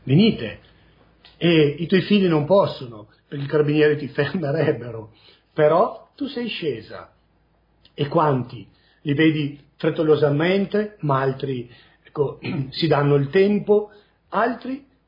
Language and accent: Italian; Veneto, Italy; sono veneto, vengo da una comunità